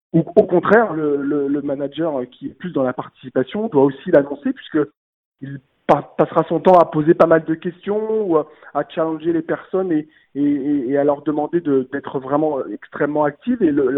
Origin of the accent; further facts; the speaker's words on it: Paris, Île-de-France, France; quand on dit qu'on est parisien